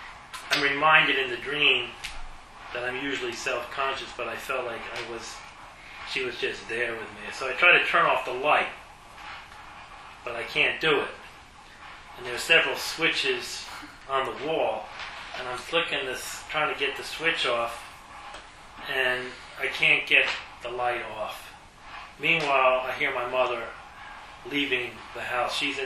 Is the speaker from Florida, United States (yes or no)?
no; New Jersey, United States; I'm in my childhood room from my growing up in New Jersey.